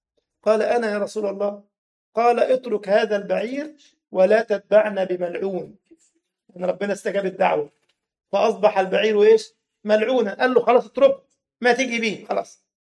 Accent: Egypt; يعني مثلا هتجد في بلدنا مصر مثلا دايما الأمهات تقول يفتليك بمصيبة

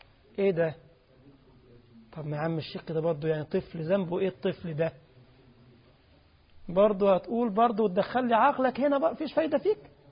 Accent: Egypt; طبعا القرية دي عندنا في مصر

